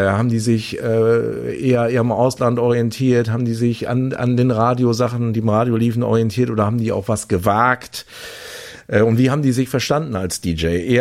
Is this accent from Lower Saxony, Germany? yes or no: yes; Lingen, Lower Saxony, Germany; also ich komme aus Lingen, die anderen beiden nicht